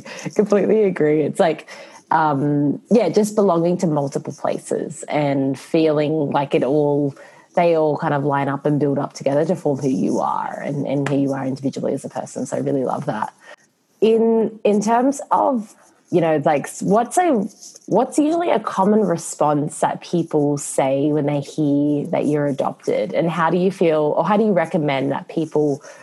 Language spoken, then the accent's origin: English; Australia; now in Singapore; So my dad is Serbian, my mom is Indonesian, and then born and raised in Australia, but now live in Singapore.